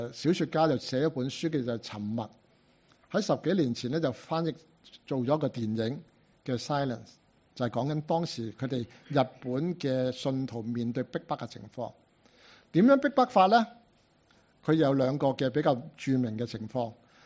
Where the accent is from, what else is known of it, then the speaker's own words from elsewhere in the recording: Hong Kong; 澳門人嗰種文化同我哋香港人文化好唔同，有歷史嘅淵源。